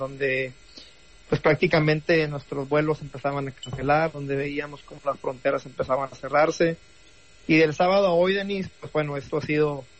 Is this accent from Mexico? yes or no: yes; Nuevo León, Mexico; Yo soy de Nuevo León